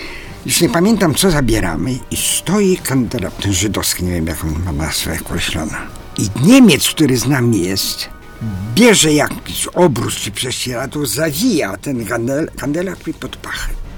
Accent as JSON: {"language": "Polish", "town": "Warsaw", "region": "Masovian Voivodeship", "country": "Poland", "tie": "born or raised there", "said": "I urodziłem się na Marszałkowskiej 135, w ruiny. Wychowałem się 16 lat na Chorze 84, ruiny. Ale moje ruiny."}